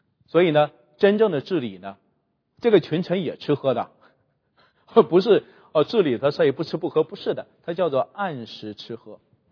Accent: China; now in abroad; 最近我们中国人特别是海外的，我们去观察国家的情况真的是很可怕

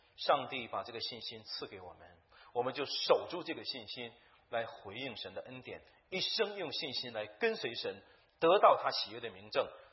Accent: China; 特别我们中国人背景的，你乍看起来有一点费解

